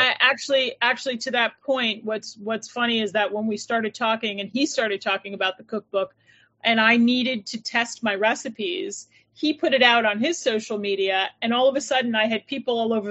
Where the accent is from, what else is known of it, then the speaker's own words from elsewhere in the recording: New York, United States; also born or lived in Italy; I lived there for a portion of my life, but I was born and raised in New York. So the Italian part of my family is Italian American